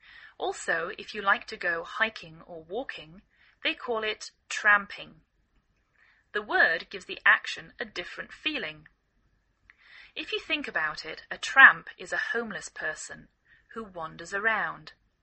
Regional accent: England, United Kingdom; now in United States

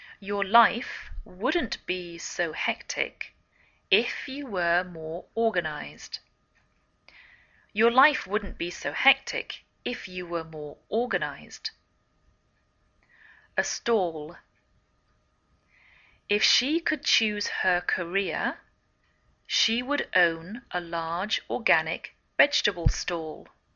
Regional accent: England, United Kingdom; now in United States

